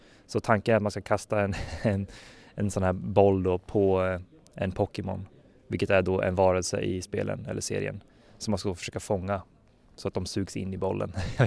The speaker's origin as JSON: {"language": "Swedish", "town": "Tranås", "region": "Jönköping County", "country": "Sweden", "lives_now": "Luleå, Sweden", "said": "Jag kommer från Tranås, Småland."}